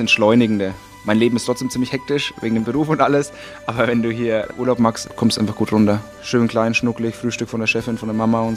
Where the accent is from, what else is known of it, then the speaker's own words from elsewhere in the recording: Bavaria, Germany; Als Franke mache ich das natürlich gern.